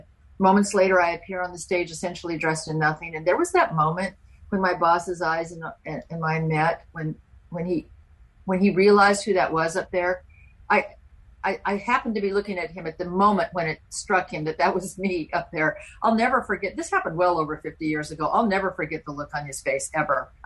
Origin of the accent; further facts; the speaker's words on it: Newport Beach, California, United States; I grew up in Newport Beach, about 50 miles south of LA.